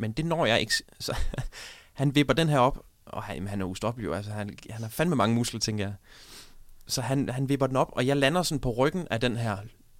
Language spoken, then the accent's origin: Danish; Randers, Central Denmark Region, Denmark; Jeg er jo født og opvokset i Randers, som sagt, og jeg startede med at lave stand-up, mens jeg stadigvæk boede hjemme.